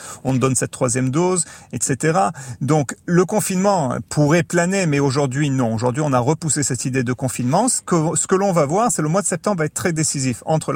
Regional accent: Marseille, Provence-Alpes-Côte d'Azur, France; Bien que je suis français, hein, d'origine, marseillais même.

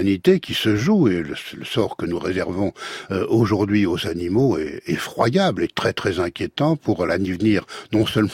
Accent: Normandy, France; Je suis normand d'origine et breton de cœur.

